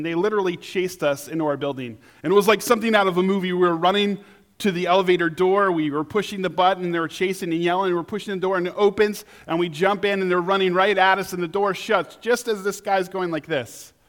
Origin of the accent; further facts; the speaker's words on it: New York, United States; Actually, two of the team were from Canada, and one was from Nebraska, and I was from New York.